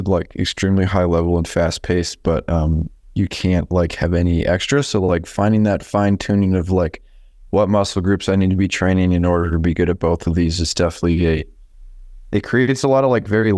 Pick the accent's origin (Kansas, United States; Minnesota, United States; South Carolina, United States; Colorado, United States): Colorado, United States; Steamboat Springs; So as I was actually born and raised in Steamboat. So like most kids born and raised in Steamboat, I started skiing in the backyard pretty young.